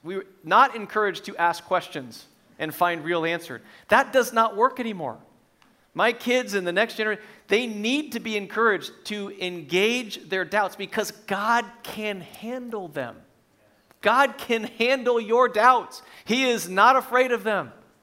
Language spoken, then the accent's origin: English; Minnesota, United States; I'm from Minnesota. I moved here with about 2 years left in school. In my mind, the plan has always been to move back to Minnesota where all my family is, where I've lived my whole life.